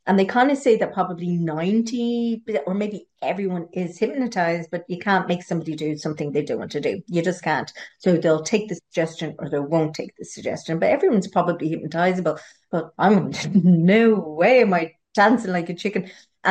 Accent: Ireland; So, growing up in Ireland, most people Roman Catholic, and that would be a very Roman Catholic tradition that the soul gets trapped in the body

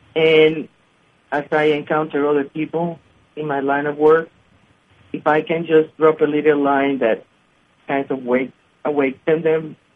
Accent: Puerto Rico; Yes, I'm from Puerto Rico.

